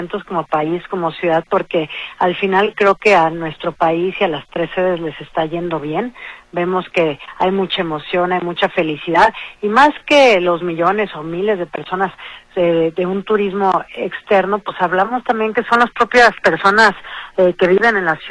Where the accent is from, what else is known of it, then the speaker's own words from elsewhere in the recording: Mexico; que nos emocionemos como mexicanos que somos